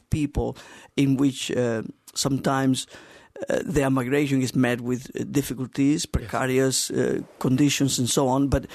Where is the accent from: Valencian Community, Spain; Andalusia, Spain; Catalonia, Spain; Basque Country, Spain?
Andalusia, Spain; Cordoba; now in London, United Kingdom; I am from Cordoba, from southern